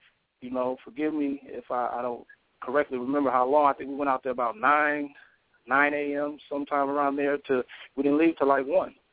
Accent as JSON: {"language": "English", "town": "Las Vegas", "region": "Nevada", "country": "United States", "said": "You know, I'm from Las Vegas, Nevada."}